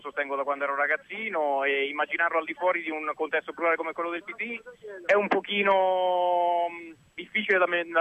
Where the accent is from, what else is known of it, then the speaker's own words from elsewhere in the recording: Fabriano, Marche, Italy; Da Fabriano nelle Marche.